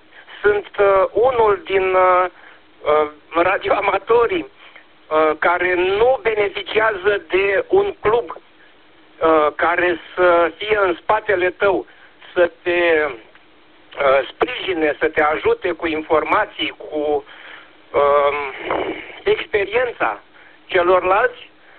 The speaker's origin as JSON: {"language": "Romanian", "town": "Constanța", "region": "Constanța County", "country": "Romania", "said": "de la Constanța."}